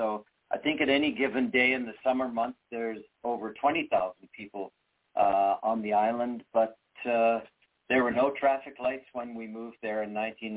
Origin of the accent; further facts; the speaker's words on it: England, United Kingdom; born there; parents taught me to swim when I was 6 months old in London, England. I was born near London. And by the time I was five in 1963